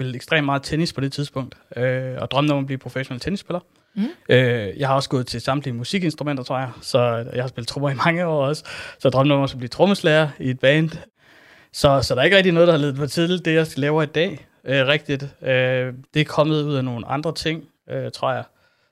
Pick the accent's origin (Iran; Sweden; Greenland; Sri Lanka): Sri Lanka; now in Denmark; Jeg kommer fra Sri Lanka.